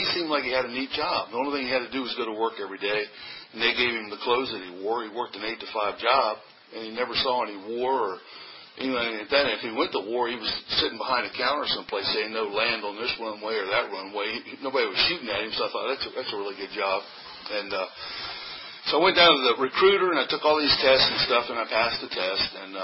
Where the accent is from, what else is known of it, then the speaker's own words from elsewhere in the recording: Alexandria, Virginia, United States; I was raised in Alexandria, Virginia, so I was right there on the line to either Maryland or D.C.